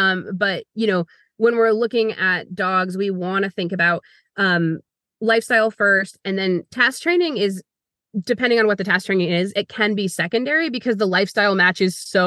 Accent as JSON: {"language": "English", "country": "United States", "said": "but I'm from the United States and that's my specialty and that's the laws that I know."}